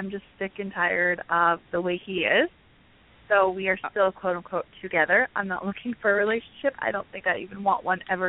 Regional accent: Massachusetts, United States; I'm from Massachusetts.

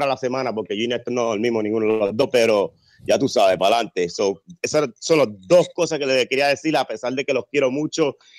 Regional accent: Puerto Rico; me crié en Puerto Rico un buen tiempo y como que yo tengo muchas amistades puertorriqueñas y dominicanas.

